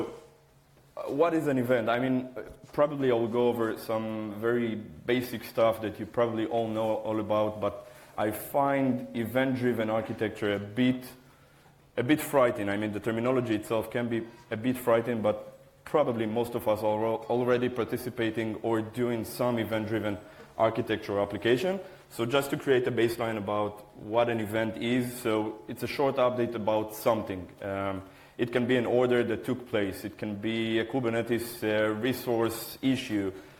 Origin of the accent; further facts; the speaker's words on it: Israel; English is a second language; I'm coming from Israel and Memphis Dev.